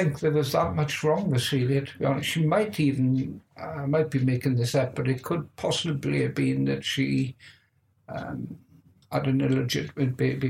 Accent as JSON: {"language": "English", "region": "Wales", "country": "United Kingdom", "tie": "born there", "said": "I was born in South Wales in the South Wales Valleys, 1949."}